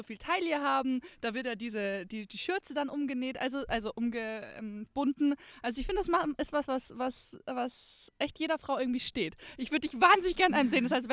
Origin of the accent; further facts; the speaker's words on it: Munich, Bavaria, Germany; Ich bin praktisch Münchner Kindl in München geboren